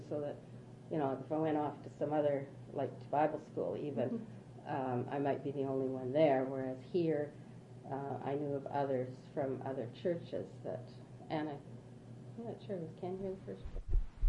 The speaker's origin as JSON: {"language": "English", "town": "Surrey", "region": "British Columbia", "country": "Canada", "tie": "born or raised there", "also_born_or_lived": "Vancouver", "said": "Well, I was born in Vancouver General Hospital, and I've lived most of my life in Surrey. We moved to Surrey just before my third birthday, and except for my time at Trinity and a year in Abbotsford"}